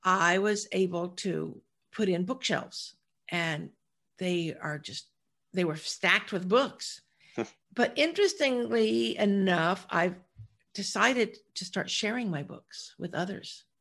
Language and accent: English; South Carolina, United States; I didn't live in South Dakota. I grew up in South Carolina. Must be something about the South.